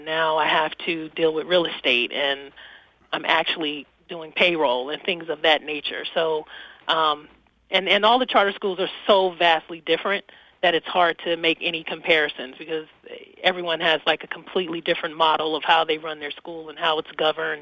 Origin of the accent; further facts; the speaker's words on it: Oakland, California, United States; I grew up in Oakland, California. I actually went to a school in the suburb.